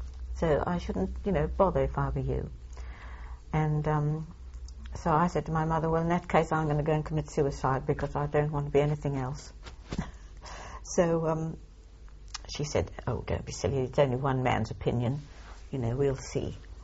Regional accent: South Africa; and I'm being a South African, I heard this very cultured voice behind me.

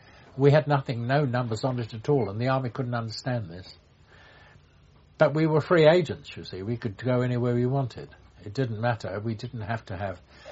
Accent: United Kingdom; because being British, they didn't really want to let us into the PX.

